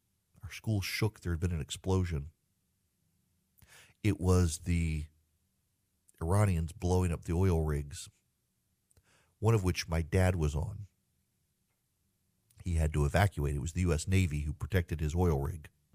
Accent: Dubai, United Arab Emirates; For perspective, having grown up over there, I know how big a deal it is. When I grew up in Dubai

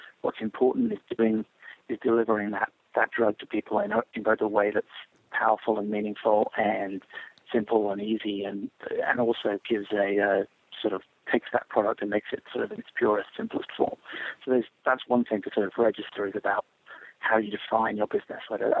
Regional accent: England, United Kingdom; now in United States; I grew up in England and then came to America

